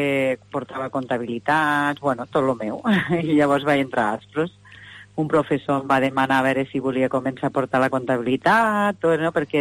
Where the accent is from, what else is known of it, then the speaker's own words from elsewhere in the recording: Lleida, Catalonia, Spain; jo de Lleida, avui que vinc de Barcelona